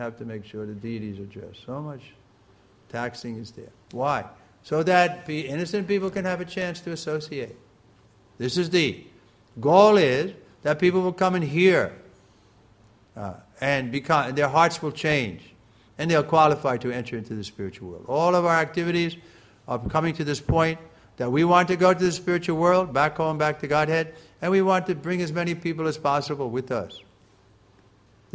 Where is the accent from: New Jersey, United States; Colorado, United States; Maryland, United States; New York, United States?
New York, United States; Long Island; born there; I was born here in Long Island, New York, 1941. I've seen America, how it's changed.